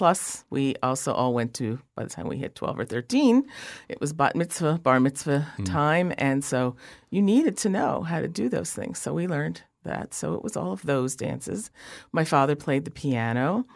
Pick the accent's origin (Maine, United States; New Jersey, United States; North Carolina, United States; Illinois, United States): New Jersey, United States; Willingboro; I'm from Willingboro, which was actually a Levittown.